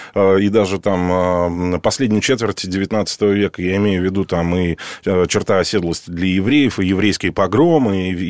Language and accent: Russian; Moscow, Russia; Ну, я москвич, поэтому я могу так вот с уверенностью говорить только про свой город.